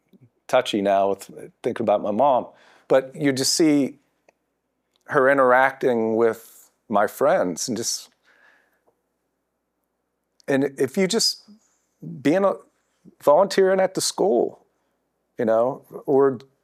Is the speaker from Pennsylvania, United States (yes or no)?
yes; Altoona, Pennsylvania, United States; now in Gettysburg, United States; I'm from Altoona originally, but Gettysburg's my home, and I just love it here.